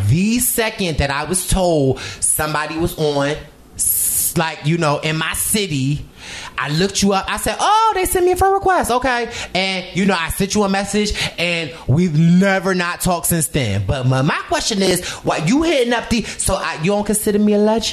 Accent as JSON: {"language": "English", "town": "Philadelphia", "region": "Pennsylvania", "country": "United States", "said": "So, you know, I'm from Philly."}